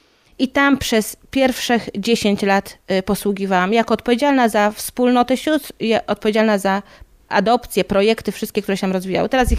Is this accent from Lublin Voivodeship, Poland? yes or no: yes; Chełm, Lublin Voivodeship, Poland; Pochodzę z Chełma, to jest miejscowość pod Lublinem.